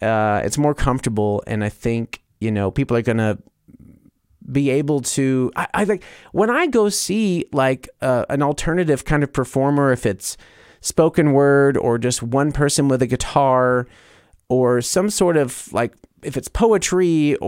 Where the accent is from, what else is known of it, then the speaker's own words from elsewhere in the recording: the South, United States; I'm from there. I'm from the South, especially.